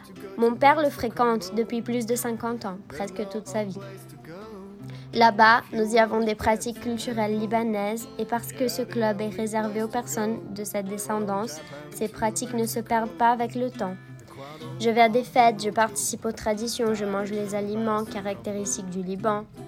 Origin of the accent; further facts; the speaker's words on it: São Paulo, Brazil; Même si j'ai grandi à São Paulo, j'ai toujours eu des contacts avec la culture libanaise dans ma vie quotidienne.